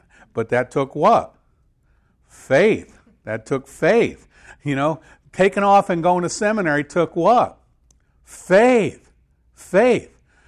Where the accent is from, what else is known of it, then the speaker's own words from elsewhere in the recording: Connecticut, United States; I'm from Connecticut. I don't really care.